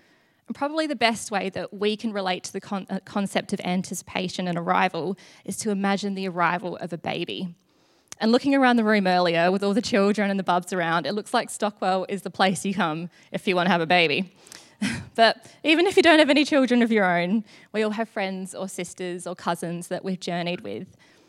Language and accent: English; Adelaide, South Australia, Australia; moved away as an adult; now in London, United Kingdom; I'm originally from Adelaide in South Australia, and I've been part of the Christchurch family now for just over 5 years living in London.